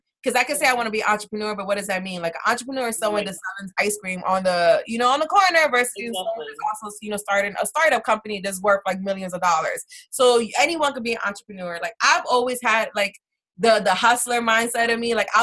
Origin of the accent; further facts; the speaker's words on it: Philadelphia, Pennsylvania, United States; I grew up in Philadelphia. Mm-hmm. I grew up in the inner city neighborhoods, you know.